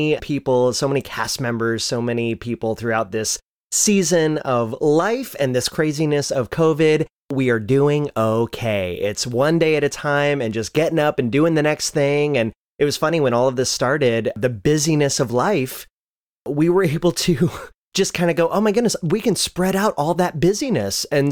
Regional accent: Ohio, United States; But yeah, so for me, I was born and raised in Ohio, and I always knew what I wanted to do.

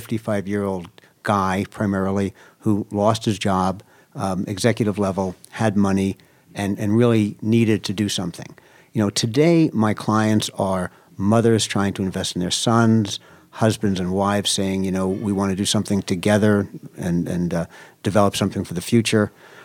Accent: Brooklyn, New York, United States; Well, I grew up in Williamsburg, Brooklyn, which for many years was basically the slums.

